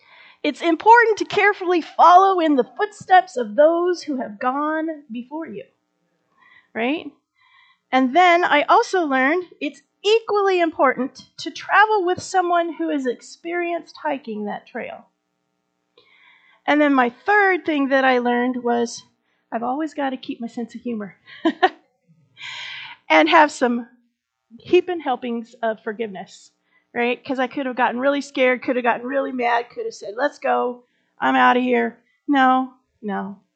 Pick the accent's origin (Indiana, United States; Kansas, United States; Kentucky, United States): Kansas, United States; now in Alaska, United States; I'm from Kansas, coming to Alaska. This is like a huge adventure for me.